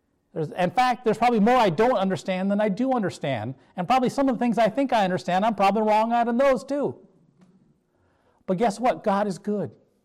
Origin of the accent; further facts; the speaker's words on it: North Dakota, United States; growing up, I grew up in North Dakota. Groves meant nothing to me.